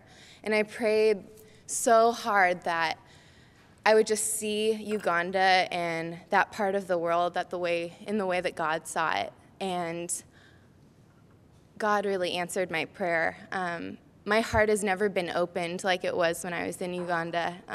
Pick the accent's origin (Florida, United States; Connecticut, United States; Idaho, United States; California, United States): California, United States; Anaheim; I'm from Anaheim Hills, a little place called Disneyland, and I came to Cal